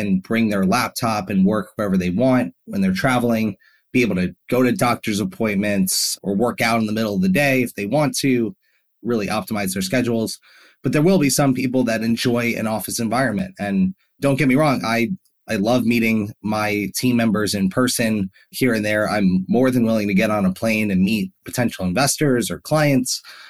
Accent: Florida, United States; I was working remotely from South Florida in the United States where I grew up.

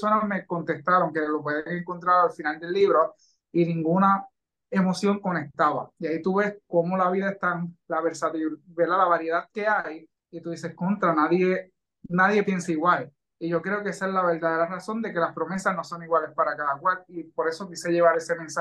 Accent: Villalba, Puerto Rico; Actualmente vivo en Ponce, pero soy villalbeño.

